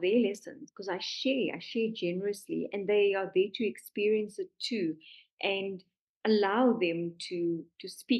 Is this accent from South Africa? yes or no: yes; South Africa; I am from South Africa